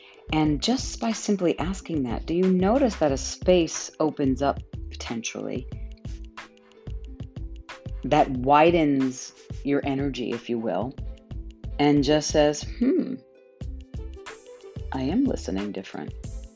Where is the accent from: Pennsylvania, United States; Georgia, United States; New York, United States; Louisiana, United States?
New York, United States; Garden City; So I grew up in New York. We live close to the Long Island Railroad, which would take us to, from Garden City, New York, is where I grew up.